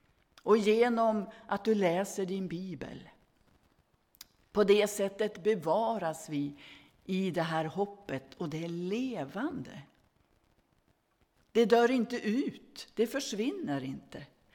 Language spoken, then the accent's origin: Swedish; Västerbotten County, Sweden; när jag var hemma i Västerbotten och var i sommarstugan